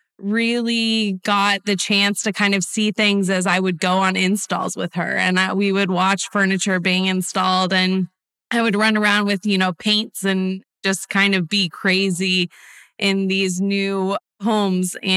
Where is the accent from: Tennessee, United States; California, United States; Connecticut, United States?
California, United States; we were both born and bred in Southern California.